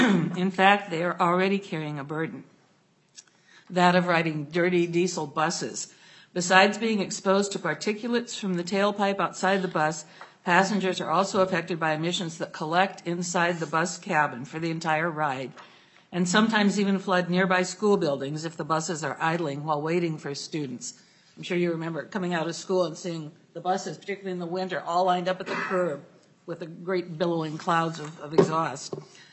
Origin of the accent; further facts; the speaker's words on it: St. Paul, Minnesota, United States; I'm from St. Paul. I'm a member of Minnesota 350 and a founding member of St. Paul 350.